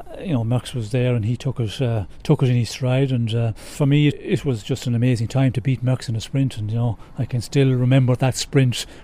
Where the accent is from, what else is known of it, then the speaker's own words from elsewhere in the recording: Ireland; being Irish as well